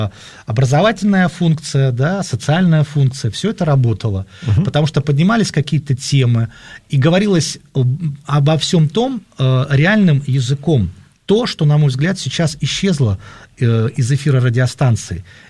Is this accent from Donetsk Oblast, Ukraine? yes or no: no; Dnipro, Dnipropetrovsk Oblast, Ukraine; moved away as an adult; now in Moscow, Russia; так получилось, что я уехал в Москву, ну, я просто начал ощущать, что все, что можно в родном городе, я сделал.